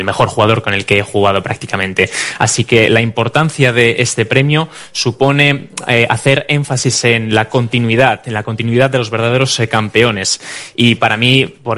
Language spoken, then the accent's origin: Spanish; Italy; Spanish is a second language; cuando dije en mi país de origen, en Italia, que iba a recibir este premio